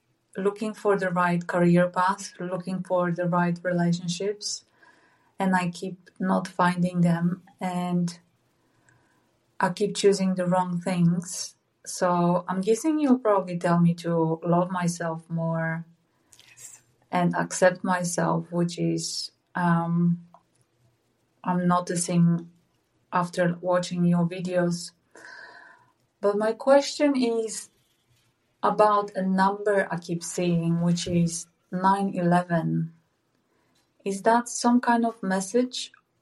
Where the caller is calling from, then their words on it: Poland; I'm in New Zealand. I come from Poland.